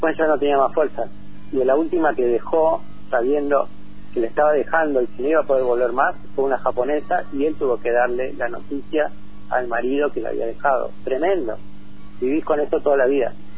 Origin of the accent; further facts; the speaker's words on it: Argentina; como argentinos la única opción que tenemos es que uno cuidemos al otro.